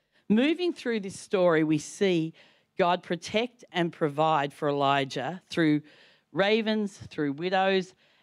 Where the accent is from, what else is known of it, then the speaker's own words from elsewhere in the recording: Melbourne, Victoria, Australia; I'm from Melbourne, so I'm a Melbourneite.